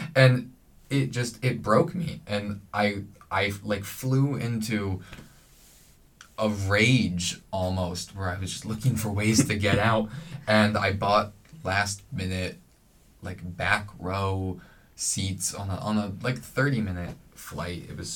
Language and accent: English; California, United States; and I'm from California, and so part, like, I don't live in the desert, but a lot of my family lives in Northern California.